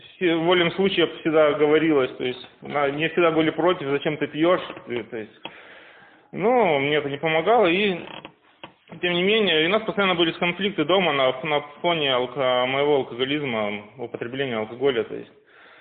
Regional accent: Kazakhstan; я родился в Казахстане в конце 90-х, начало 2000-х, моя юность проходила

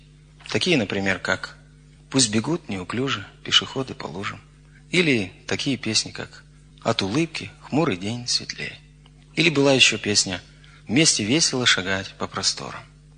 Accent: Kryvyi Rih, Dnipropetrovsk Oblast, Ukraine; born there; Я родился вторым ребенком в семье. У меня есть еще старшая сестра. Я родился на Украине, в городе Кривой Рог. В семье, если есть такой термин, нехристианская или очень нехристианская семья.

